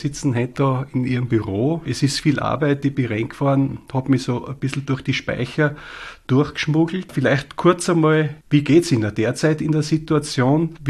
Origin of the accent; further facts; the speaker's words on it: Styria, Austria; in meiner Heimat in der Steiermark beim einheimischen Unternehmen